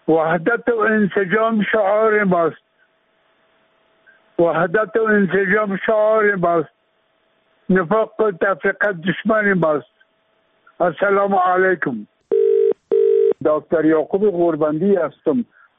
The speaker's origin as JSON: {"language": "Persian", "country": "Afghanistan", "said": "ما که از افغانستان هستیم، ما که وابسته به یک خاک ملت اسلامی افغانستان هستیم"}